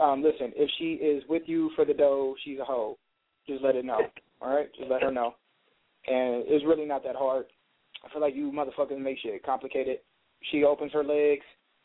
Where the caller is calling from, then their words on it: Columbus, Ohio, United States; calling from Columbus, Ohio.